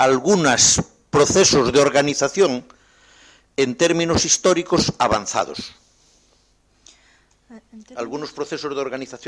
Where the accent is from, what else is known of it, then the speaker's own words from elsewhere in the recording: Galicia, Spain; Los gallegos comemos más que los andaluces. Tenemos un acento distinto cuando hablamos el español.